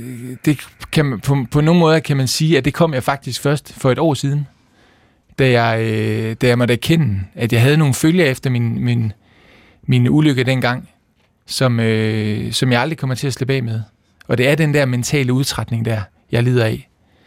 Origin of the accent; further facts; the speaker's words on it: Aarhus, Central Denmark Region, Denmark; Og blev lagt på kommunehospitalet i Aarhus, hvor jeg kommer fra.